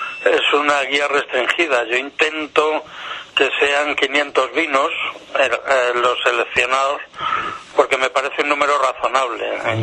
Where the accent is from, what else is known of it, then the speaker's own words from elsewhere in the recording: Madrid, Community of Madrid, Spain; yo soy periodista, soy de Madrid, tengo ya una trayectoria de casi 40 años en el mundo del vino.